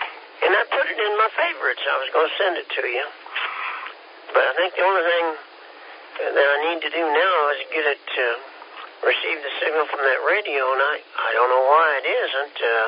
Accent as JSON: {"language": "English", "region": "Kansas", "country": "United States", "said": "I'm a little slow. I'm from Kansas, you know."}